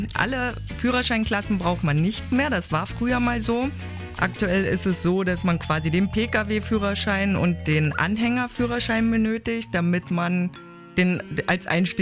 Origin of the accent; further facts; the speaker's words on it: Cottbus, Brandenburg, Germany; Ja, ich bin in Cottbus groß geworden. Natürlich ist das meine Heimat.